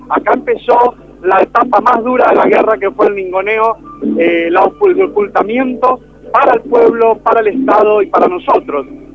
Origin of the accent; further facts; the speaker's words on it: Argentina; que hacen a la identidad de una nación como no somos nosotros los argentinos.